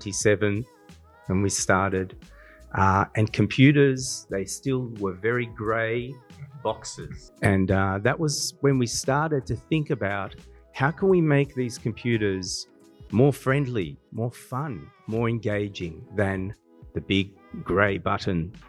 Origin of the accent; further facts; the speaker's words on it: Melbourne, Victoria, Australia; I'm from Melbourne, Australia. So there's Sydney and then the Melbourne at the bottom.